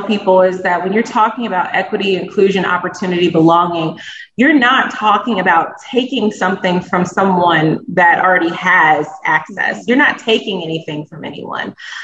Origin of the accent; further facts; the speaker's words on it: Indiana, United States; it's important to me because I'm from Indiana, and I firmly believe that every single Hoosier should have access to the tools necessary to live their best life.